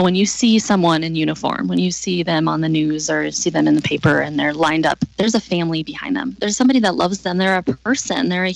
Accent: South Dakota, United States; I am a local from the Black Hills. I love that I live in South Dakota

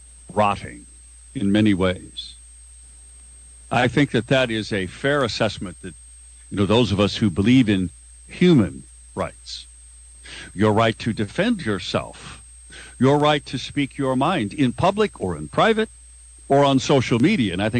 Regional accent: United States; That's my right as an American.

